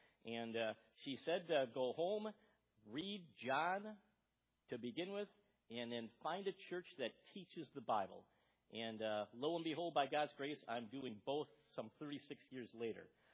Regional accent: Milwaukee, Wisconsin, United States; She was from Minneapolis. Of course, I was from Milwaukee.

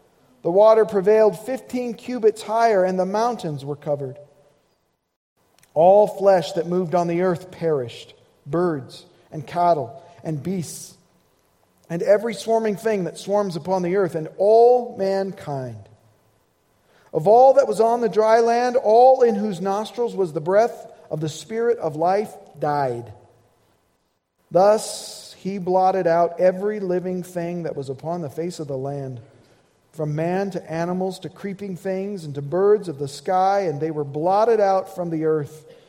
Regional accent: Indiana, United States; Growing up in Indiana, I remember going on vacation with my family.

